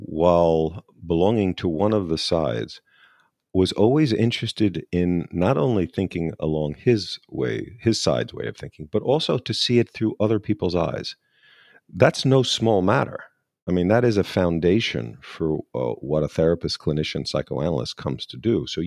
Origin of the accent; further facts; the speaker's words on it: Northern Ireland, United Kingdom; the communal conflict where I was growing up in Northern Ireland